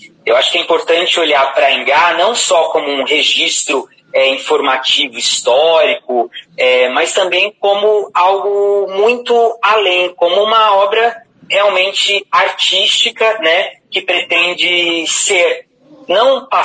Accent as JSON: {"language": "Portuguese", "town": "Maringá", "region": "Paraná", "country": "Brazil", "tie": "born or raised there", "said": "eu nasci em Maringá, minha vida toda aqui, passei por Maringá, né? A minha formação é como ator, eu trabalho muito também fora de Maringá, em São Paulo, Curitiba, mas eu sempre, enfim, tenho residência aqui na cidade, moro"}